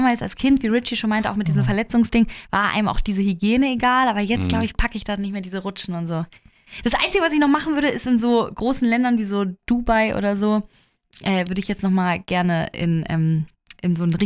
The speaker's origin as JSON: {"language": "German", "region": "Hamburg", "country": "Germany", "tie": "born or raised there", "said": "ich bin ja in Eimsbüttel zur Schule gegangen"}